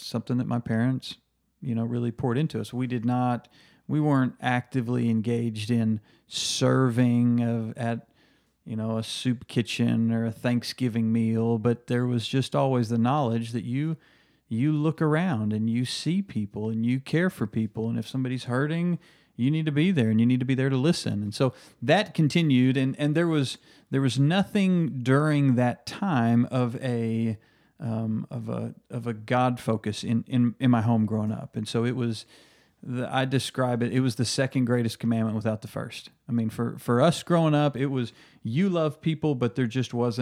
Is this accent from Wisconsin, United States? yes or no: no; Fayetteville, Arkansas, United States; So I'm a Fayetteville kid. I grew up here in Fayetteville, Arkansas. I was born at Washington Regional, the hospital here.